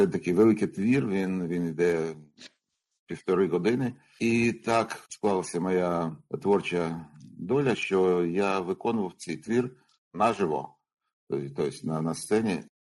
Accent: Odesa, Odesa Oblast, Ukraine; Я родом з Одеси. Там народився

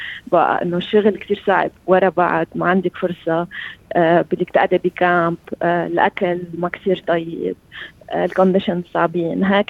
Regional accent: Lebanon; now in Australia; هلا أكيد دفنتلي إنه أنا لبنانية وصلي قد عايشة بلبنان ولبنان وطني، بس كل ما عايش بأستراليا بحس إنه عم بنغرم أكثر بهالبلد

